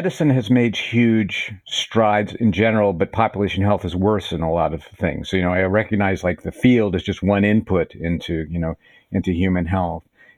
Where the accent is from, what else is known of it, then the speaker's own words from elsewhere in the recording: West Virginia, United States; I'm a kid from West Virginia. I never expected to be here.